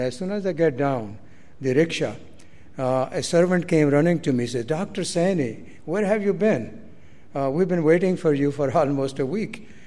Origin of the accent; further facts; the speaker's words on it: Northwest India, India; They're all from South India. I'm from the Northwest. Half of my people are driving trucks, and the other half is in jails, basically because of making illegal liquor and things like that. But I was a little different. I was born in a small village, and it was a very remote place.